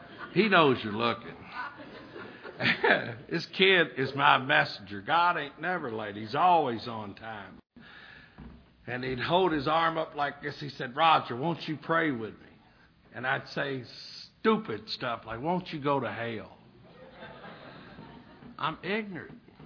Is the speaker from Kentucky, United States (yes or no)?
yes; Kentucky, United States; I'm from Western Kentucky.